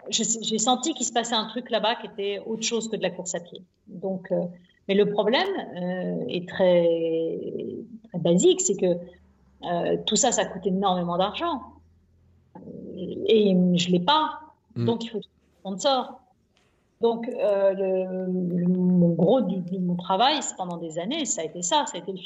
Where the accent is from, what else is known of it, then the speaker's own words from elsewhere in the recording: Nantes, Pays de la Loire, France; born there; 80 jours, je suis née à Nantes, hommage à